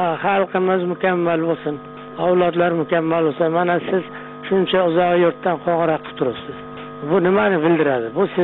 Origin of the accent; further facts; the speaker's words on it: Kashkadarya Region, Uzbekistan; Shu yerda men Qashqadaryoda tug'ilib o'sganman.